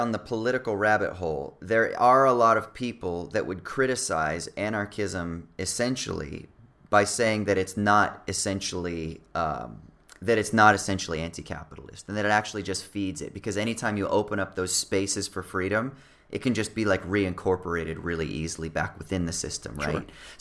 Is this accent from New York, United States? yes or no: no; California, United States; So I'm from Orange County.